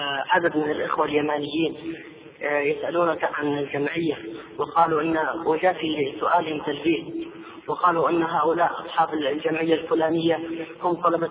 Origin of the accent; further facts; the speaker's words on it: Hadhramaut, Yemen; عندنا في حضرموت